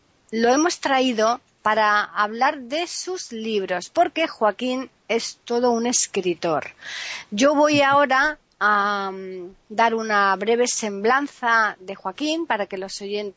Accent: Seville, Andalusia, Spain; now in Madrid, Spain; Yo vivo en Madrid, pero ya sabes que no soy madrileña.

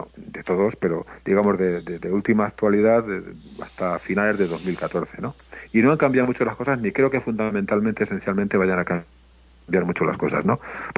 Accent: Castilla-La Mancha, Spain; les aduje que yo soy manchego

